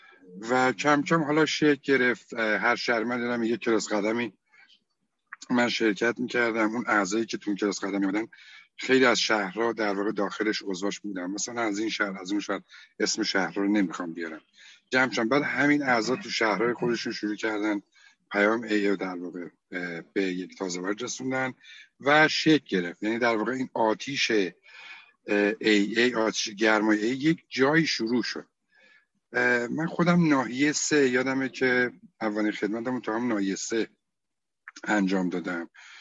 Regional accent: Karaj, Alborz, Iran; نماینده های گروه ها اومدن اونجا، از شهر ما کرج اومدن، از تهران اومدن

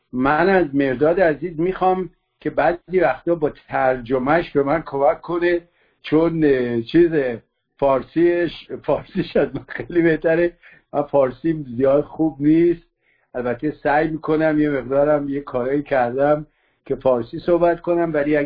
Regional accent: Iran; moved away; من چیز نزدیک 50 سال از ایران اومدم بیرون

